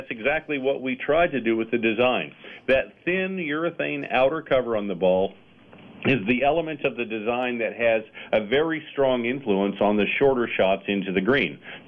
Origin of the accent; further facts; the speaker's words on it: Texas, United States; I'm from Texas myself, so it's nice to hear from you this morning.